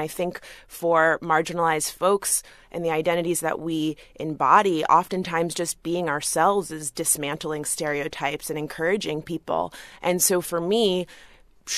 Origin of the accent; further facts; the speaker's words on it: Florida, United States; my experiences growing up in South Florida when I was often in spaces where I was the only Black person